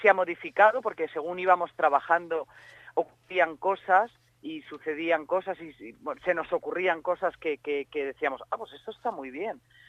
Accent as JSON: {"language": "Spanish", "town": "Valencia", "region": "Valencian Community", "country": "Spain", "said": "a mí estar en Valencia, en el Teatro Thalía, me hace una ilusión que me muero, porque es mi tierra."}